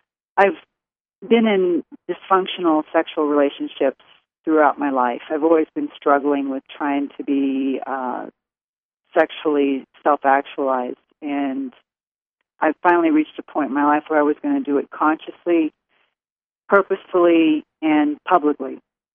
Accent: Missouri, United States; moved away as an adult; I was raised in Missouri.

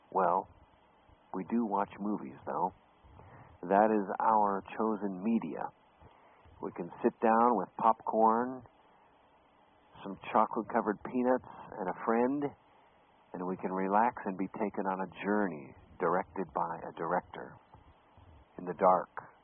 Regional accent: Scotland, United Kingdom; The second movie will start out being filmed in Scotland, actually not far from my hometown.

